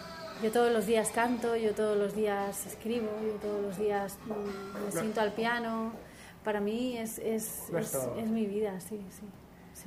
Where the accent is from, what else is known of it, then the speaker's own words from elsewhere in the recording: Torrelavega, Cantabria, Spain; en mi pueblo, en Torrelavega, y gané los dos años seguidos.